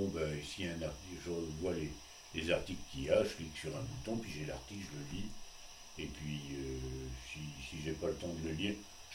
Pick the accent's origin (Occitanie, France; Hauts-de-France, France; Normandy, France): Hauts-de-France, France; je suis originaire de Picardie, et j'ai une partie de ma famille qui est rurale. Ils ont encore un accent picard assez caractérisé, et ils habitent près d'Ailly-sur-Moire, entre Montdidier et Amiens.